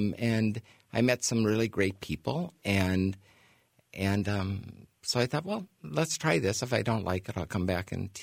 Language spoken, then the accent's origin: English; Cedar Rapids, Iowa, United States; I'm originally from Cedar Rapids and wanted to be a doctor